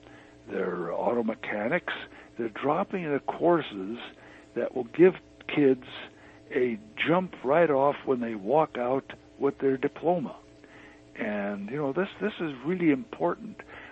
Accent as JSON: {"language": "English", "town": "Butte", "region": "Montana", "country": "United States", "tie": "born or raised there", "said": "Really, Butte, Montana is my hometown."}